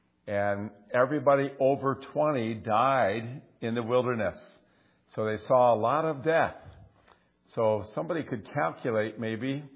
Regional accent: Allen Park, Michigan, United States; A couple years ago, dear friends of mine that I grew up with in Allen Park at my home church, Intercity Baptist Church

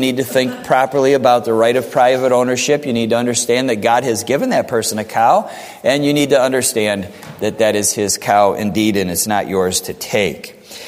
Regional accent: United States; I happen to believe that. I'm an American.

